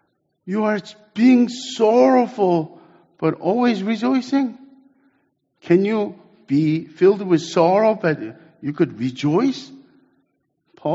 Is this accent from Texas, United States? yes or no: yes; Dallas, Texas, United States; I grew up in Dallas, and as a 1.5 generation